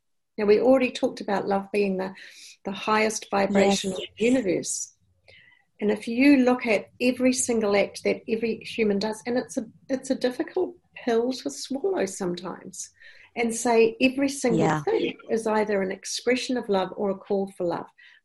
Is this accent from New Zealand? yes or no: yes; New Zealand; accent: New Zealand; I hope you can understand my New Zealand accent.